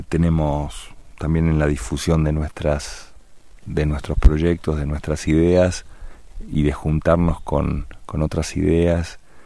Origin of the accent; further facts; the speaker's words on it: Argentina; soy de Argentina.